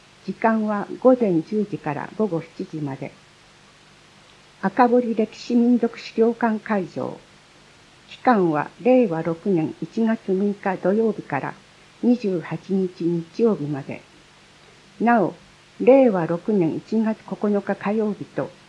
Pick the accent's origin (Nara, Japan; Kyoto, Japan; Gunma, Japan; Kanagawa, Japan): Gunma, Japan; Fujioka; also born or lived in Yamanashi / Nagano / Akita; 藤岡市で生まれ育ち、大学卒業後は山梨県富士河口湖町、長野県山の内町にある奥志賀高原と様々な地域で生活をしてきました。今年の3月までは秋田県藤里町という白神山地のふもとにある人口3000人に満たない小さな町で